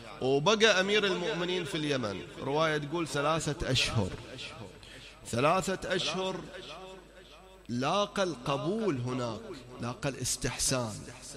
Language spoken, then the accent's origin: Arabic; Bahrain; مسجد الخميس من أقدم المساجد عندنا في البحرين الموجودين